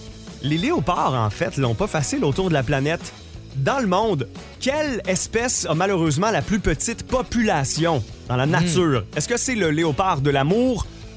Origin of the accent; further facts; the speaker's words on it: Quebec, Canada; On a la chance d'avoir, oui, plusieurs cabanes à sucre chez nous en Estrie, mais c'est pas ici qu'on en répertorie le plus au Québec